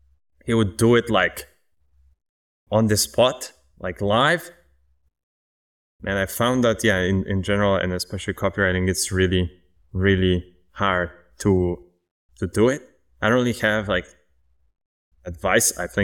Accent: Poland; English is a second language; especially for you non-native English speakers. So like myself, for example, I'm from Poland

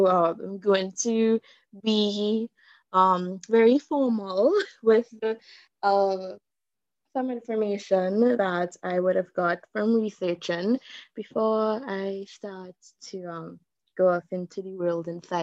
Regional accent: Trinidad & Tobago; But I'm from Trinidad, I'm not from Barbados, so it's like, it would probably be a really good idea to get a Bajan to feature on today's episode

